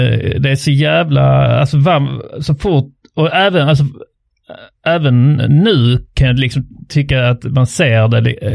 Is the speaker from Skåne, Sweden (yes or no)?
yes; Trelleborg, Skåne, Sweden; Jag kom då från Trelleborg som är då arbetarstaden.